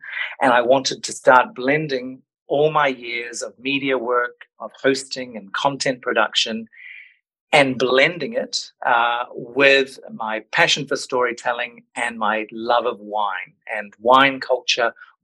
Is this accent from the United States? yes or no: no; New Zealand; now in Switzerland; Obviously, now living in the French-speaking part of Switzerland, it is avec C. But like I said, from New Zealand originally, but have been working in Asia before Switzerland for about 12 years in Korea, in China, but mainly in Singapore.